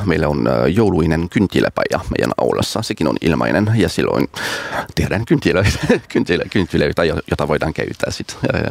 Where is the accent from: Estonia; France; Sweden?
France; Finnish is a second language; now in Finland; olen kotoisin Ranskasta, eli jouluna me menen takaisin Ranskaan perheen kanssa.